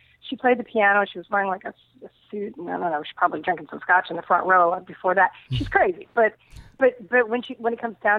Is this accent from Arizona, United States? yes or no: no; New Jersey, United States; moved away as an adult; now in Miami, United States; No, no, I grew up in Jersey. I'm a total Jersey girl.